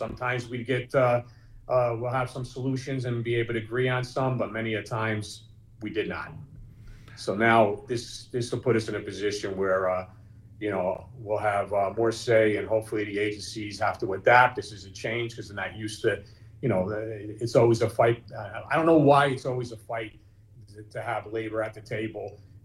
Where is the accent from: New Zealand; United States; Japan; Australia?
United States; Newark, New Jersey; And I rode buses in my day. I born and raised in Newark. I used to go to school taking a bus. I went to work on a bus.